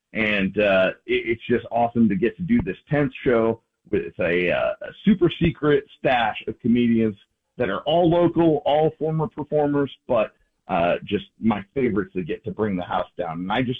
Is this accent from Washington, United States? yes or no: yes; Brush Prairie, Washington, United States; also born or lived in Portland, Oregon; I was born in Portland, Oregon, and a lifelong Washingtonian over here, well, over there in Brush Prairie.